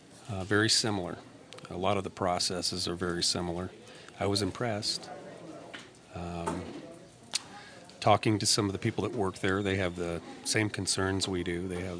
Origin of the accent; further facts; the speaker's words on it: Everett, Washington, United States; I'm from Everett, Washington, and I work for the Boeing Company.